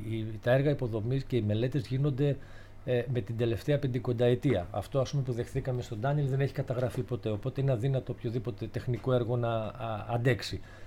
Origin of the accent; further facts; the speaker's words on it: Alexandroupoli, Eastern Macedonia and Thrace, Greece; κατάγομαι από την Αλεξανδρούπολη, είμαι πολιτικός μηχανικός.